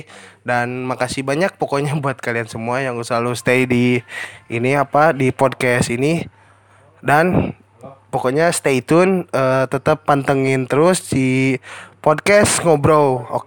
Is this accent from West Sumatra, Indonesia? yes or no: no; Purwakarta, West Java, Indonesia; Dan gue lahir di Purwakarta tuh tahun 2000. Alhamdulillah sampai sekarang ini gue bangga. Gue udah 20 tahun di sini.